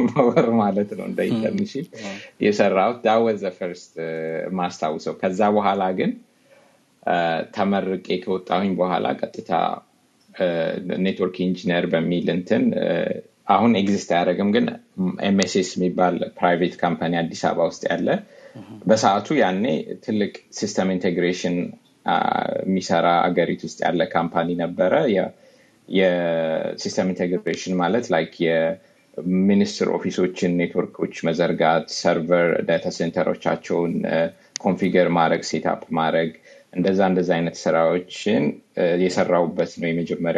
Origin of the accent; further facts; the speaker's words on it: Robe, Oromia, Ethiopia; also born or lived in Debre Birhan / Addis Ababa; ያደግኩት የተወለድኩት እንትን ነበረ ባሌ ሮቤ የሚባል ባሌ ውስጥ ያለ ከተማ፣ እዛ ትንሽ አደግኩኝ። ደን ከዛ በፋሚሊ ሀስ ቱ ሙቭ ወደ ተለያየ ቦታ ደብረ ብርሃን ተምር ያለሁኝ።